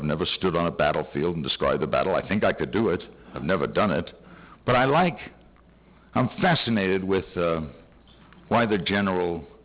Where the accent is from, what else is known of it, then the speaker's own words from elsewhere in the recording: New York, United States; I grew up in New York with 11 newspapers.